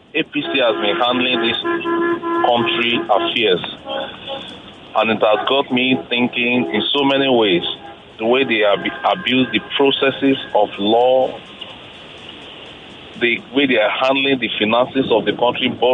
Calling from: Isolo, Lagos, Nigeria; I'm calling you from Jakob Estate, Isolo.

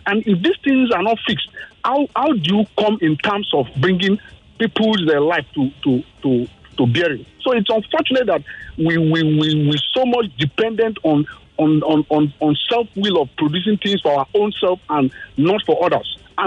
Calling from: Ikeja, Lagos, Nigeria; I'm calling from Ikeja.

